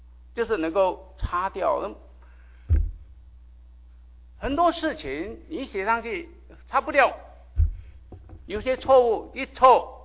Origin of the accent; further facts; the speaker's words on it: China; 这是我们中国人的心态，我们连错错错到底，就是不要讲，就是不要宣扬。